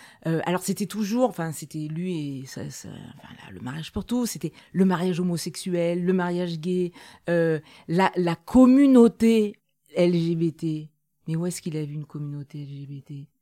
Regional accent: Auvergne-Rhône-Alpes, France; Alors, je suis auvergnate et celui qui dirige notre région

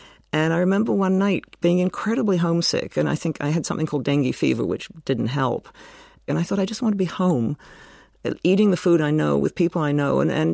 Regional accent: Canada; I suppose growing up in Canada, you cannot but be interested in the British Empire because we were part of it. And, you know, when we were growing up, our passports were British passports.

